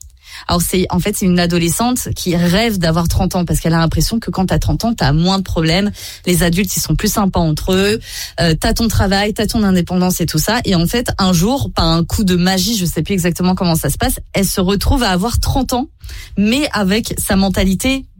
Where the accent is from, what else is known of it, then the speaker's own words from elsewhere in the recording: Saint-Nazaire, Pays de la Loire, France; quand je dis que je viens de Saint-Nazaire, on me dit souvent, oh, ma pauvre. Alors que pas du tout, c'est trop cool. J'ai grandi au bord de la mer